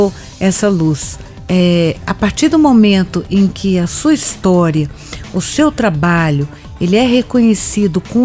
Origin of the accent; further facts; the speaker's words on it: Brasília, Federal District, Brazil; Primeira geração, eu já nasci aqui em Brasília, né? Eu sou a segunda filha do meu pai e da minha mãe.